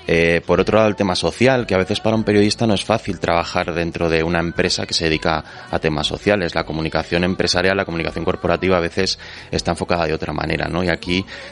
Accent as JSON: {"language": "Spanish", "town": "Valladolid", "region": "Castile and León", "country": "Spain", "tie": "born or raised there", "moved": "as an adult", "lives_now": "Madrid, Spain", "said": "Pues Madrid es la ciudad que me acogió cuando yo llegué hace más de 6 años. Yo pasé toda mi vida, mi infancia, mi adolescencia y estudié en Valladolid."}